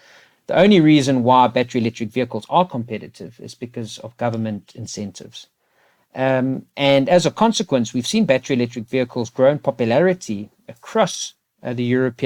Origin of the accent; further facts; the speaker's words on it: South Africa; And I can tell you, as a South African living in South Africa, that second option does not have a good ending.